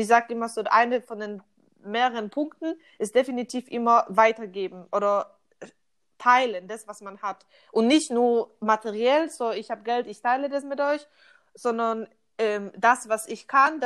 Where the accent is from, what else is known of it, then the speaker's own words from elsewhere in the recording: Poland; also born or lived in United States; ich als Kind in Polen aufgewachsen, wir hatten nicht groß irgendwie die Möglichkeit, Sport zu machen